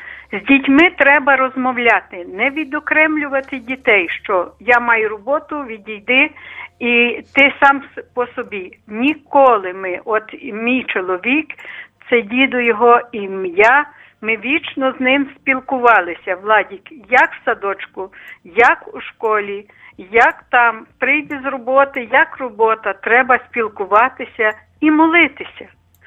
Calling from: Lviv, Lviv Oblast, Ukraine; я зі Львова.

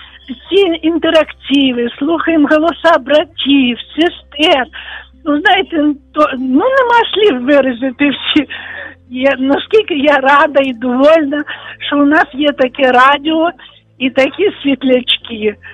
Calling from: Volyn Oblast, Ukraine; Я з Волині

